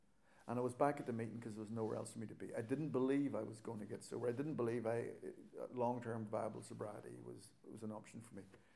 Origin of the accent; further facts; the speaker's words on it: Ireland; now in Reading, United Kingdom; You might be able to tell that I'm not from Reading originally, and I come from Ireland